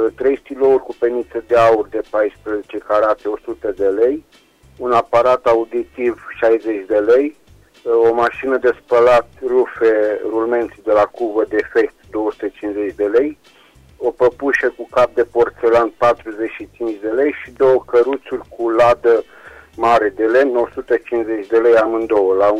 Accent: Reșița, Caraș-Severin, Romania; din Reșița și revin cu câteva anunțuri, vă rog.

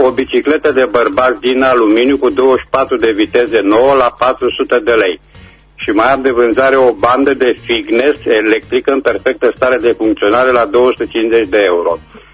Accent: Reșița, Caraș-Severin, Romania; sunt din Reșița

